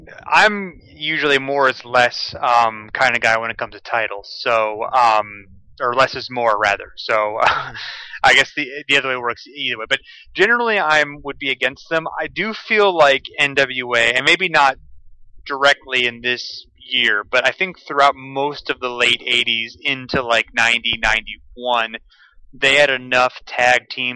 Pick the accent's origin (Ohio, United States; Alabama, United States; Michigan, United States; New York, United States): Ohio, United States; Toledo; I'm from Ohio, in the Midwest.